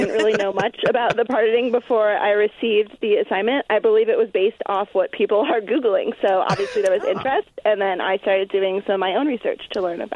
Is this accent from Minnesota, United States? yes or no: no; Highland Park, Illinois, United States; now in New York, United States; I'm originally from Highland Park.